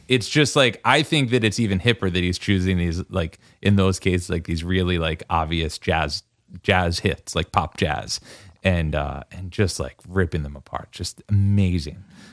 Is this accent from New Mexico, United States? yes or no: no; Philadelphia, Pennsylvania, United States; I grew up in Philly, and that's like what I was playing in high school jazz band.